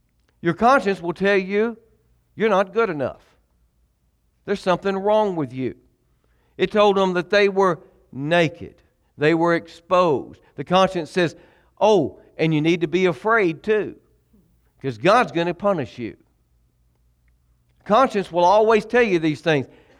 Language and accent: English; Anniston, Alabama, United States; I was raised in the South, in Anniston, Alabama, in Calhoun County, and Calhoun County was a dry county